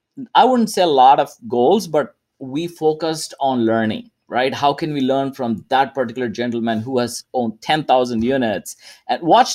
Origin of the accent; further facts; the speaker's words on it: India; moved away as an adult; now in United States; so I came to United States from India. I'm originally born and brought up there, completed my undergrad in electrical engineering over there and came to United States in 2002 to pursue my master's degree.